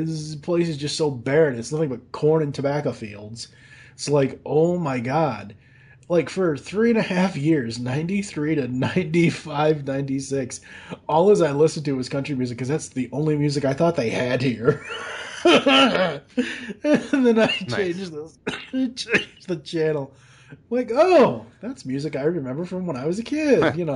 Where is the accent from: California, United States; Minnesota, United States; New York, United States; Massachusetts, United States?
Massachusetts, United States; Boston; But growing up in Boston, you know, suburbs of Boston, Massachusetts, South Shore, Massachusetts, that's all we had was the top 40 pop.